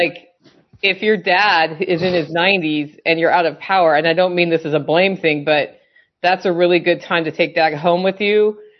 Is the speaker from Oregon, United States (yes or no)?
yes; Portland, Oregon, United States; So I'm from Portland, Oregon, where we get ice.